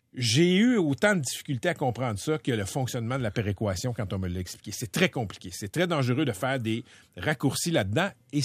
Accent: Quebec, Canada; Et nous, on n'est pas habitués au Québec à ce discours-là parce qu'il y a des consensus.

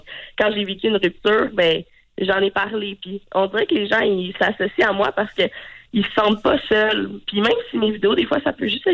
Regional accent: Terrebonne, Quebec, Canada; Désolée pour ma voix enrhumée ce matin. J'ai 22 ans. Je viens de Terrebonne, donc dans la Rive-Nord.

